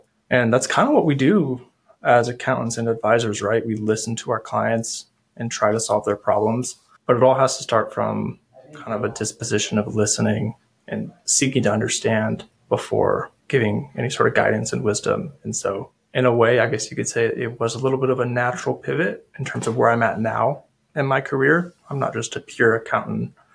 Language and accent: English; New Mexico, United States; So I grew up in New Mexico.